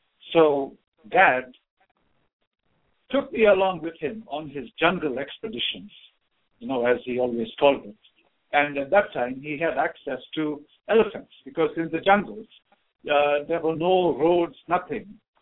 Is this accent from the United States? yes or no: no; Andaman and Nicobar Islands, India; growing up in the Andaman Islands, this is beautiful archipelago of islands between the mainland of India and Thailand.